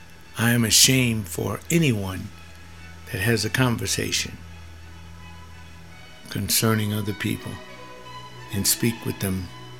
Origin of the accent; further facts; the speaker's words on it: California, United States; I grew up here in South Central in the black community